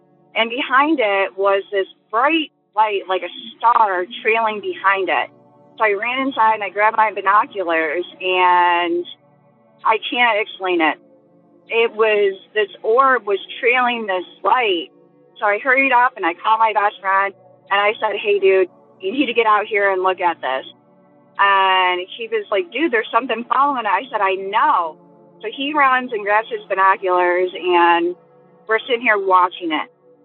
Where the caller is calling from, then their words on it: Jackson, Michigan, United States; I'm out from Jackson, Michigan.